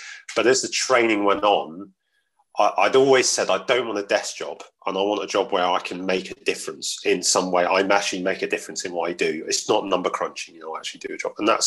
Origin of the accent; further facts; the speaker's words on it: London, United Kingdom; And I've come from, I grew up in South London, and I came from a very diverse community. My dad's South American